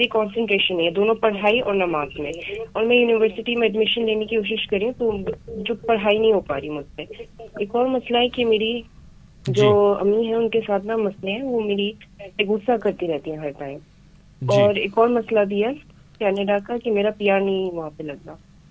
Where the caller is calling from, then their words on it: Kuwait; میں کویت سے بات کر رہی ہوں.